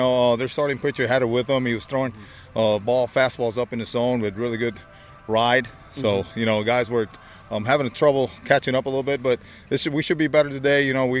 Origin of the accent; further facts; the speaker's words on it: Puerto Rico; I'm from Puerto Rico